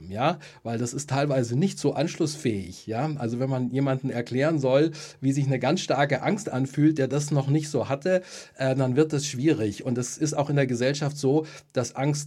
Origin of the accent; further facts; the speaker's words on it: Germany; Ja, aber ich glaube schon, dass wir als Deutsche eine gewisse Sensibilität haben.